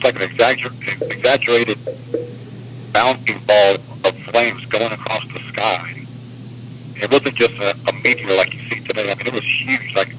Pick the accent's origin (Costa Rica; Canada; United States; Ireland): United States; Florida; born or raised there